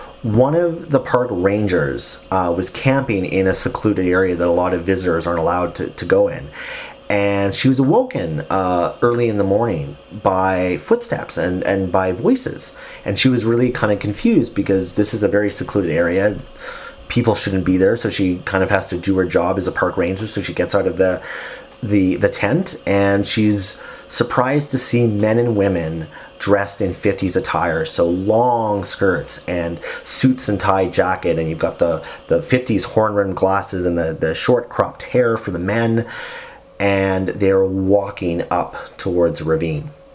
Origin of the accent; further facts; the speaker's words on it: Canada; forgive me, guys, I'm just a Canadian.